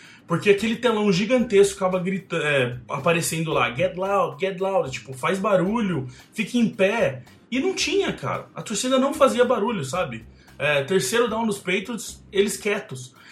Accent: Brazil; Eu falei, viu, eu sou do Brasil, eu expliquei todo o meu caso aí com a NFL.

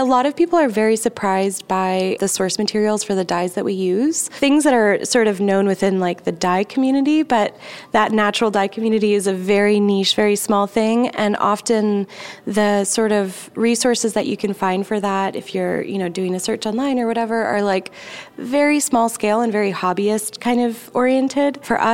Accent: Austin, Texas, United States; born there; also born or lived in New York; Yes, I was born in Austin, lived here until I was 2. I was in New York from about 17 to 29 for 12 years, and the draw to come back to Austin was definitely twofold.

